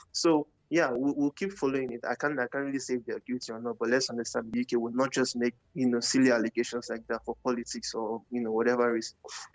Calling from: Canada; So, I'm mostly calling from Canada.

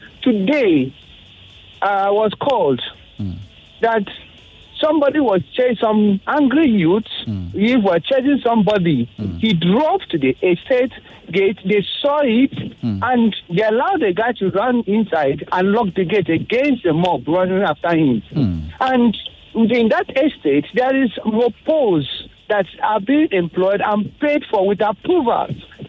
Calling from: Lekki, Lagos, Nigeria; I'm calling you from Lekki.

